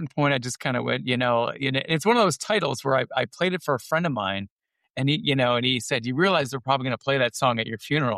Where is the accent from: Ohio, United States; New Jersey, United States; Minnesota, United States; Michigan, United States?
Michigan, United States; Birmingham; I grew up in Southeast Michigan and in Birmingham.